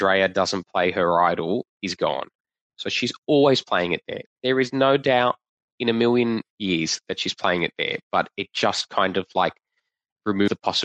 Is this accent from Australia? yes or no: yes; Australia; I'm from Australia.